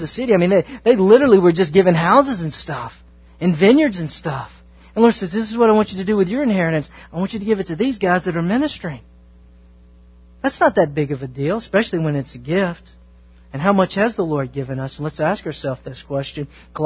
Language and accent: English; Texas, United States; I love that I'm a Texan and I'm a Southern person.